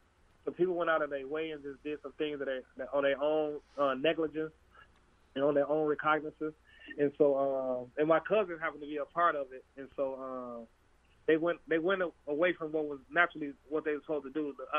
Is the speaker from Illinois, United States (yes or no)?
yes; Chicago, Illinois, United States; Growing up in Cabrini Green, if I'd have known that, I probably had a different outcome in life.